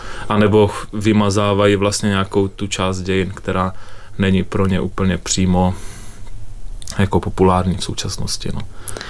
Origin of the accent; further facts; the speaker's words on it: Loučovice, South Bohemian Region, Czechia; pocházím z jižních Čech, z Loučovic.